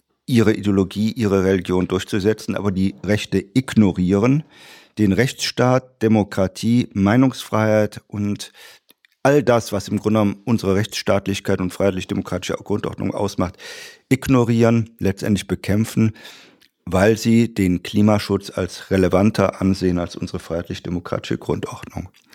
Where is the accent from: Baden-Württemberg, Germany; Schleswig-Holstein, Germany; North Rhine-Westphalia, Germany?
North Rhine-Westphalia, Germany; Mönchengladbach; Meine Heimatstadt Mönchengladbach, 260.000 Einwohner.